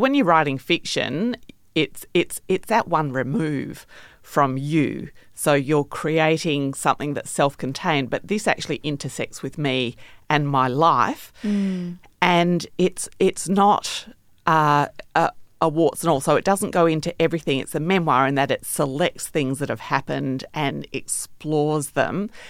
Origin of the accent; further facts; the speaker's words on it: Australia; Probably being Australian, I just don't take myself that seriously.